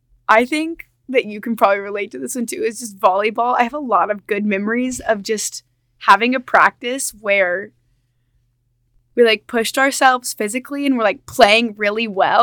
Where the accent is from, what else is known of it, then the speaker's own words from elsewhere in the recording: Midland, Texas, United States; I'm from Midland, Texas.